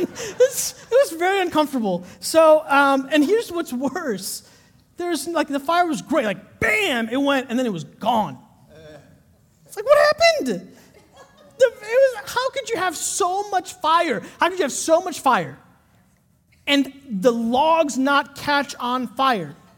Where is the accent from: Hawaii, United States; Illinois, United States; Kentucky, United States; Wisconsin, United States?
Illinois, United States; Chicago; I grew up in Chicago. We just survived, right?